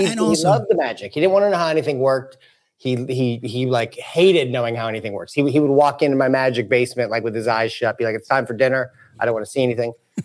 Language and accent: English; St. Louis, Missouri, United States; St. Louis. St. Louis.